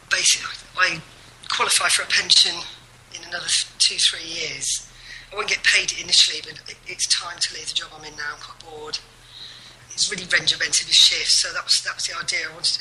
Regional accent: London, United Kingdom; I'm from London.

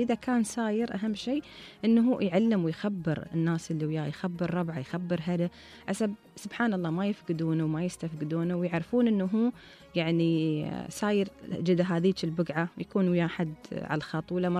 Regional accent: United Arab Emirates; الوديان المشهورة عندنا في الإمارات

